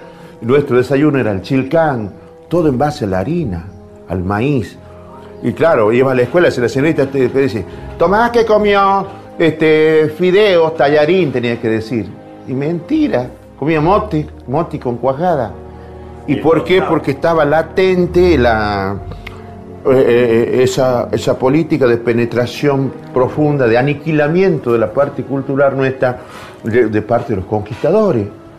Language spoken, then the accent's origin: Spanish; Purmamarca, Jujuy, Argentina; Mirá, ya escuchaba en Purmamarca, ¿no? En mi pueblo.